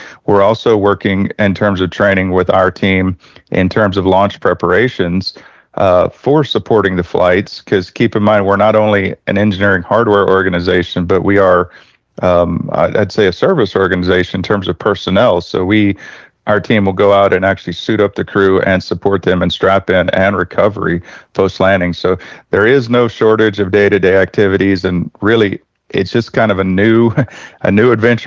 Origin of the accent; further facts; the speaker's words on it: Cuero, Texas, United States; I grew up here in Texas, just south of Houston, in a little town called Cuero, adjacent to Victoria, kind of between the two of them